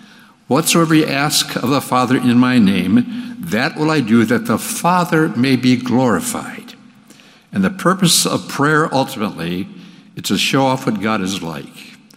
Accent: Hinckley, Minnesota, United States; As you know, my hometown is Hinckley, Minnesota, where the men are men and pansies are flowers and the women are slightly above average.

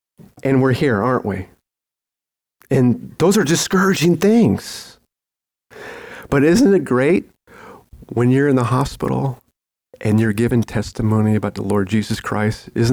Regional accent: Colorado, United States; So I had this dream, and I'm from Colorado, and I needed to get across the Colorado River to make my meeting in Fort Worth.

